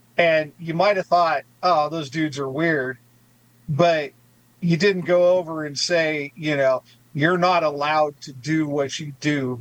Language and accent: English; Oregon, United States; I loved growing up in Oregon, you know, in the 70s and 80s